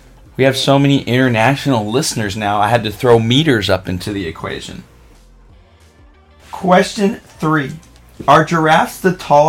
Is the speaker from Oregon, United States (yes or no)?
yes; Oregon, United States; I grew up in Oregon. I've lived other places.